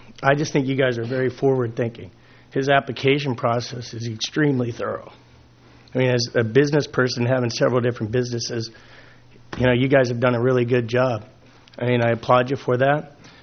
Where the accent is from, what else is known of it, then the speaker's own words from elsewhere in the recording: Morro Bay, California, United States; I currently live in San Clemente, California. I grew up here in Morro Bay. I'm 48 years old.